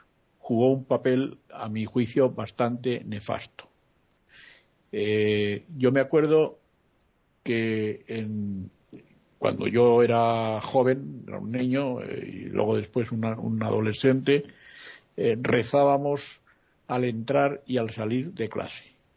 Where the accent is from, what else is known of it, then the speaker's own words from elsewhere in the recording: Madrid, Community of Madrid, Spain; A mí me tuvo 11 años fuera de mi pueblo, yo soy de Madrid, y estuve 11 años fuera de mi pueblo.